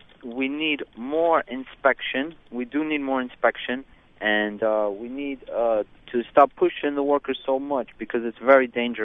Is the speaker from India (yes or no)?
no; Mexico; moved away as an adult; now in New York City, United States; I'm a carpenter here in New York City. I come from Mexico 12 years ago